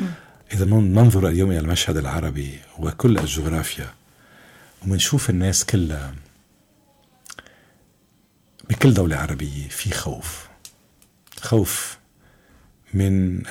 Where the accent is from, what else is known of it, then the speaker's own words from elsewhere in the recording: Lebanon; لكن فكريا ذهنيا وروحيا عايشين بلبنان. يعني أنا ما فيني، أنا لو عايش برا أنا بفصل بين حياتي وبين مسقط رأسي. أنا اخترت أني أبقى هون.